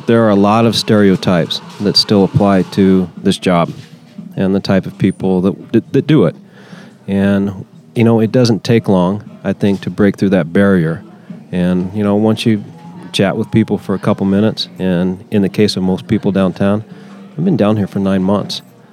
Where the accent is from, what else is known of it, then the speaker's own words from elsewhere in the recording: Colorado, United States; I grew up in Colorado, and I came out here in 1989 specifically for this job.